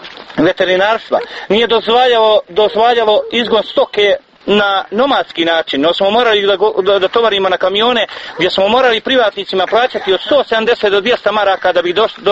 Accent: Bileća, Republika Srpska, Bosnia & Herzegovina; A mi smo prinuđeni bar iz Bileće, jer znate, privreda Bilečke opštine nalazi se faktički sva na koljenima

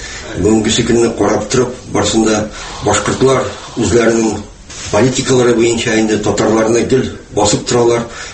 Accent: Bakaly, Bashkortostan, Russia; Менә безнең якларда Бакалы якларында крәшен татарлары яши.

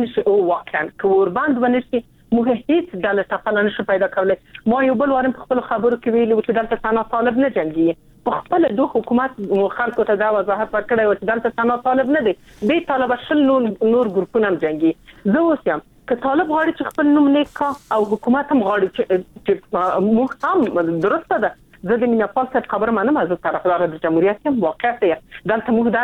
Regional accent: Afghanistan; ته افغان یې، زه افغان یم

